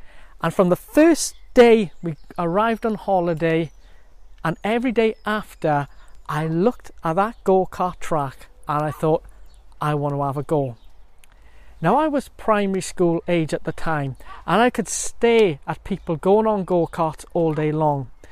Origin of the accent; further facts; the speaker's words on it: Wales, United Kingdom; We grew up in the South Wales valleys, far away from the sea